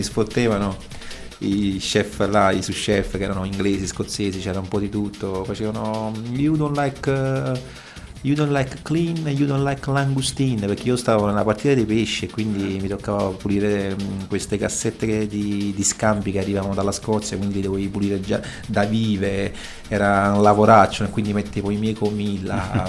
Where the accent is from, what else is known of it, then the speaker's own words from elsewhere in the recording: Naples, Campania, Italy; io da napoletano non l'ho riflettuto